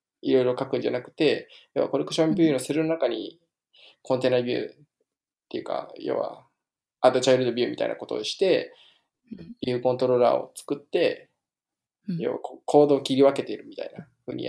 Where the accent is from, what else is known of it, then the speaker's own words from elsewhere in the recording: Osaka, Japan; 僕は大阪出身で全然友達いなかったんで